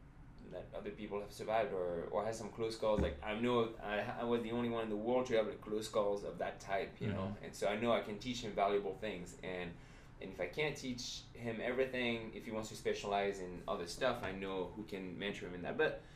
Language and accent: English; Chamonix, Auvergne-Rhône-Alpes, France; I grew up near Chamonix where, you know, on average, one person dies every 3 days. So you grew up in this environment that's super dangerous.